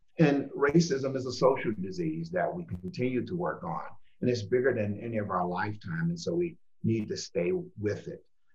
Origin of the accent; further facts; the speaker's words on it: United States; born there; I am a racist, because I was born in America